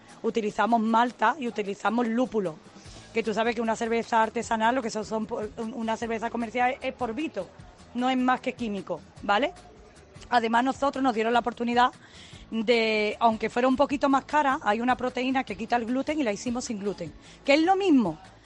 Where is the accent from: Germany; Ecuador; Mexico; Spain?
Spain; Marchena, Andalusia; porque somos de Marchena